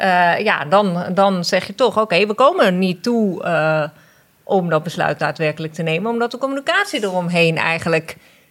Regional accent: Netherlands; waar ik een voorstander van ben, ook als Nederlandse.

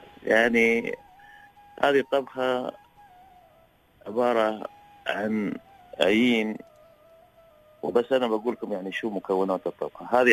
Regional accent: United Arab Emirates; now in Saudi Arabia; مثلا عندنا في الإمارات، هنا في السعودية

